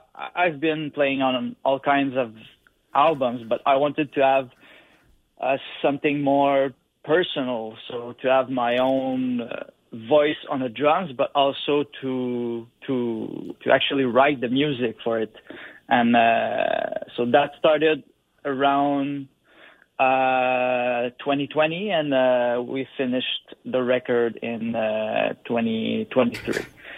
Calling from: Laval, Quebec, Canada; Yeah, actually Laval, which is right next to Montreal.

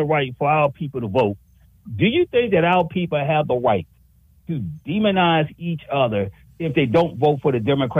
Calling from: Washington, District of Columbia, United States; from the district.

